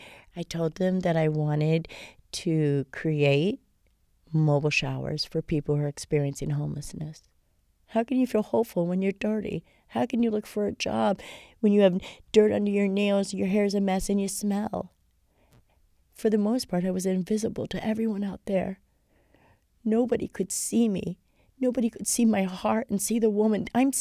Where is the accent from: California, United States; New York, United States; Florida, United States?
Florida, United States; Davie; Davie girl. I'm born and raised in Davie.